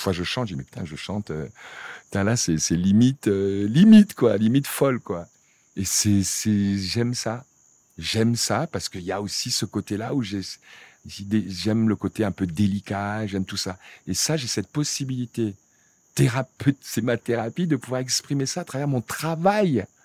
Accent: Senegal; je viens du Sénégal, mais c'est comme si j'étais sénégalais ou ivoirien, quoi.

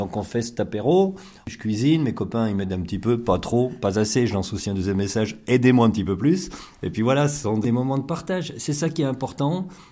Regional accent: Auvergne-Rhône-Alpes, France; Bah, si, mais moi je suis savoyard

